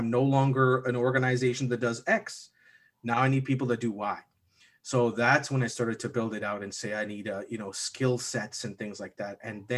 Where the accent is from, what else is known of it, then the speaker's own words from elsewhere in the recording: Toronto, Ontario, Canada; I'm born and raised in Toronto, but my work has me crossing the country 40 times a year.